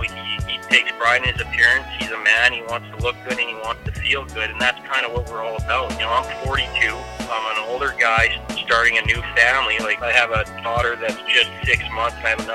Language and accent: English; Western Canada, Canada; I'm from Canada. I don't think I've spoken about that. So I'm from out west in Western Canada